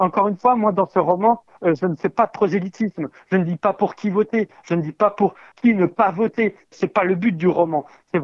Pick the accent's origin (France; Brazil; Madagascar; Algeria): France; now in Île-de-France, France; un petit clin d'œil que j'ai voulu faire à ma région natale, à cette belle terre bressane qui m'accueille encore quand je reviens d'Île-de-France